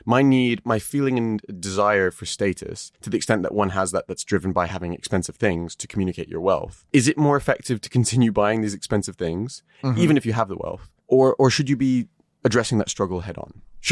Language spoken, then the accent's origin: English; United Kingdom; I don't live in America. Sorry. I'm not sorry. What's wrong with me? I'm such a British apologist.